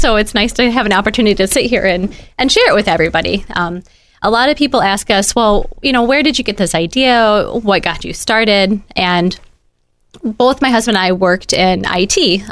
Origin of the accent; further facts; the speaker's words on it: Midwest, United States; And, you know, I grew up in the Midwest, but not as a farmer.